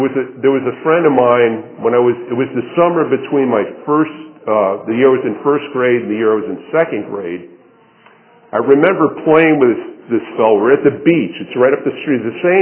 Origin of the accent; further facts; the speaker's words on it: Danbury, Connecticut, United States; born there; I was born in Danbury Hospital on April 7th, 1951.